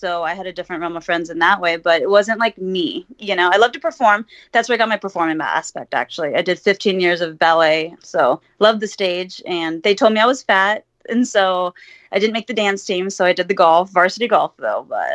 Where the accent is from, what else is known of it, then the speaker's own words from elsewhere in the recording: Huntington Beach, California, United States; Yeah, I'm from Huntington Beach. I went to a private Catholic school.